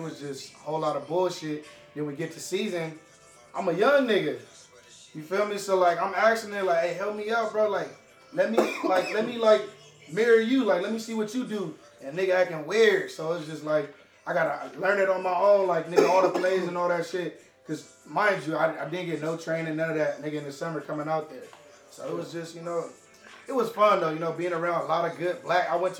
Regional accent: San Bernardino, California, United States; I'm from San Bernardino. Young comedian, nigga.

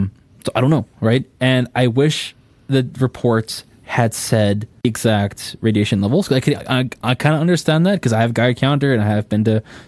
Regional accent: Saskatchewan, Canada; listen, I'm from Saskatchewan.

